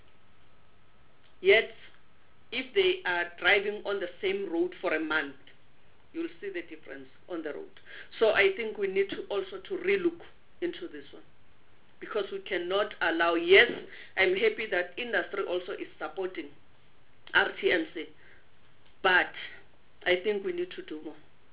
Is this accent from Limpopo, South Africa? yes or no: no; Mpumalanga, South Africa; I'm from Mpumalanga.